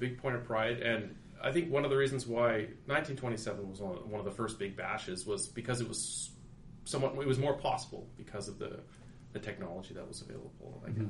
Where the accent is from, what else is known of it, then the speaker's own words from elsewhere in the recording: Canada; hey, look at us, we're Canadian, and you know what?